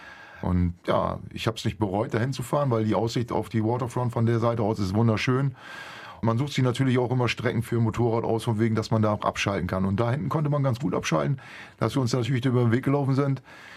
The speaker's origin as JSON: {"language": "German", "town": "Bassen", "region": "Lower Saxony", "country": "Germany", "tie": "born or raised there", "also_born_or_lived": "Oyten", "said": "Ich komme aus Euthen tatsächlich. Ich bin geborener Bassener Swatthagen, bin dann durch eine Beziehung nach Euthen gezogen und von Euthen jetzt wieder nach Bassen zurück. Da lebe ich seit eigentlich meiner Geburt, seit 1968 bin ich in Bassen ansässig, beziehungsweise in der Gemeinde Euthen."}